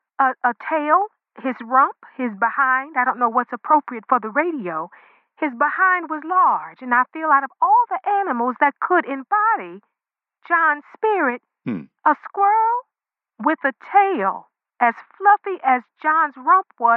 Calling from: Inglewood, California, United States; I'm calling from Inglewood.

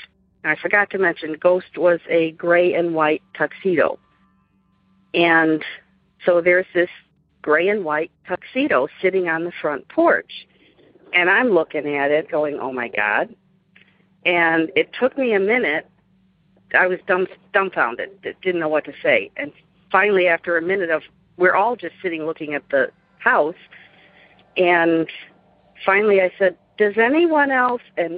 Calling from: Chicago, Illinois, United States; I'm calling from the Chicago area

